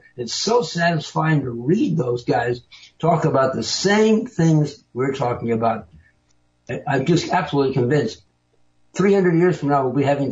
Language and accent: English; San Francisco, California, United States; My friends and my family, I'm from San Francisco, are progressive liberals.